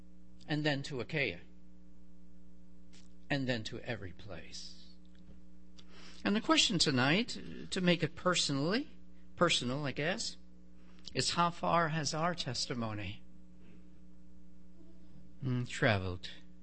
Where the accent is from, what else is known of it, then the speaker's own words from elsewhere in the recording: Canada; I'm from Canada.